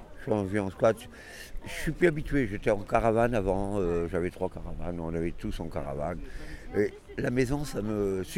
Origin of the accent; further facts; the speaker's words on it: Paris, Île-de-France, France; parce que je suis parisien, je suis à Paris.